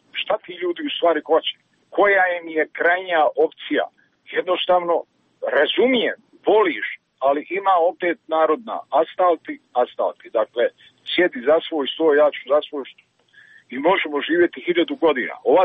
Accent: Travnik, Central Bosnia Canton, Bosnia & Herzegovina; born there; kaže, ja sam rođen u Travniku. I tu ne treba dalje objašnjavati dalje kako ja to znam.

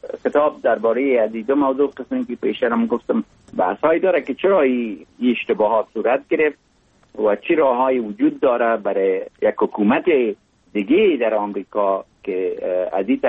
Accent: Mazar-i-Sharif, Balkh, Afghanistan; born there; در جای مثل مزار شریف که در اونجا متولد شدم

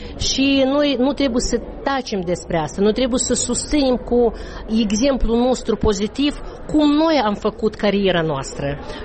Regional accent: Chișinău, Moldova; eu sunt de la Chișinău în 5-a generație

